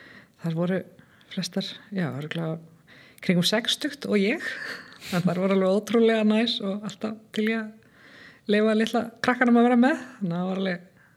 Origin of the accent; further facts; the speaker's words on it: Garðabær, Capital Region, Iceland; Já, ég alveg upp í Garðabænum og það var bara mjög fínt sko.